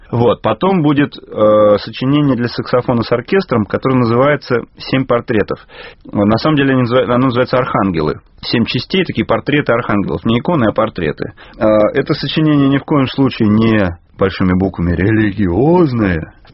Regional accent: Saint Petersburg, Russia; Просто я же из Питера, поэтому для меня Достоевский – это практически народный персонаж.

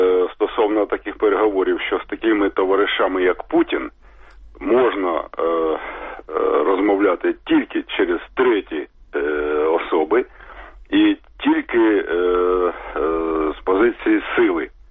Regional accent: Kharkiv, Kharkiv Oblast, Ukraine; я з Харкова.

